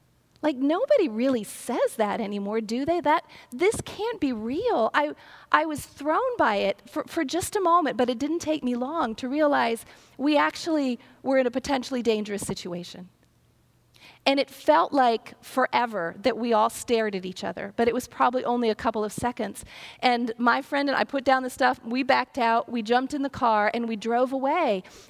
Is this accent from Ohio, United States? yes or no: yes; Ohio, United States; I grew up in Ohio, and I went to school in Alabama, and it was a bit of a culture shock.